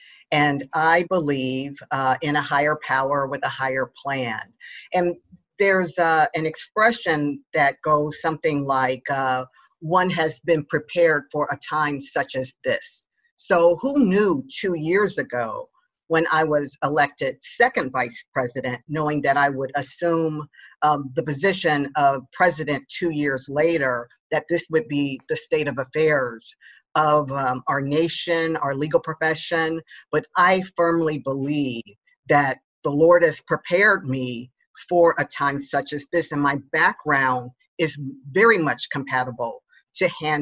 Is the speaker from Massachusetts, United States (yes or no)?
no; Dayton, Ohio, United States; I grew up in Dayton, Ohio, which is very similar to Chicago.